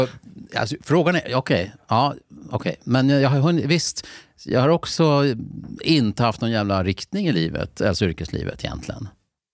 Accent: Lidingö, Stockholm County, Sweden; direkt från gymnasiet på Lidingö. Fast där kan man säga att när jag kom till journalisthögskolan, då märkte jag att jag kom från Lidingö, det gjorde att jag blev insorterad.

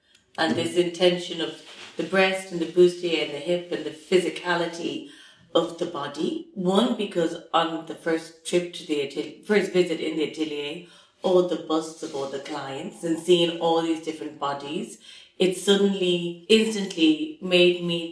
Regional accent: Ireland; I'm Irish, but I also half Chinese. My father's from Hong Kong, and I grew up in Ireland, which I loved. A very special place to grow up on this little island.

